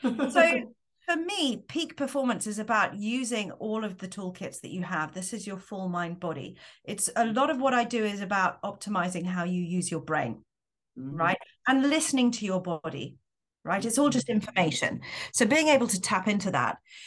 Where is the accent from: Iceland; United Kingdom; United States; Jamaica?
United Kingdom; London; also born or lived in Singapore / Switzerland / France; I'm originally from the UK. I'm a Londoner, and we've been back in the UK for a year and a half. Before that, I lived in Singapore for 18 years, and I have moved around. I've lived in Switzerland before, I've lived in France.